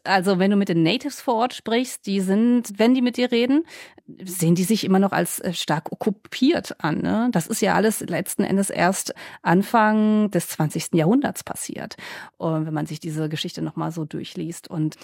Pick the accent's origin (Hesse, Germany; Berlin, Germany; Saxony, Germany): Hesse, Germany; Das fällt mir jetzt als Hessin so ein bisschen schwerer.